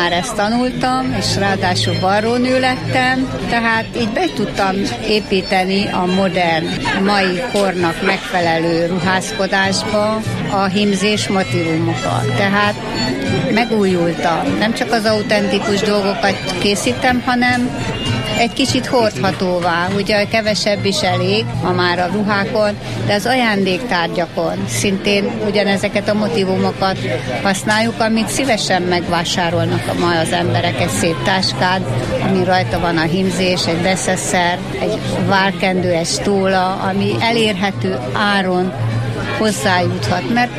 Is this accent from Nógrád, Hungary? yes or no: no; Nagyvisnyó, Heves, Hungary; Hát én abban a helyzetben vagyok, hogy én ebbe születtem. Nagy Visnyó, a szülőfalum, a Bükkhegység másik oldala, az északi oldala. Tehát Nagy Visnyón mi ezzel foglalkoztunk.